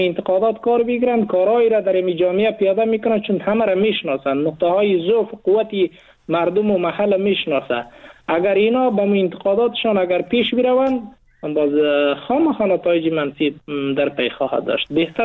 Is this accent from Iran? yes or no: no; Afghanistan; بهتر است ما به عنوان یک مسلمان، به عنوان یک افغان کاری نکنیم